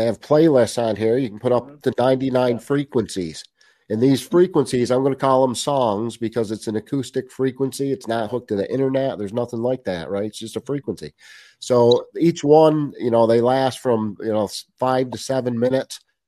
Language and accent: English; New England, United States; accent: Yankee; It's bad enough with my Yankee accent as it is.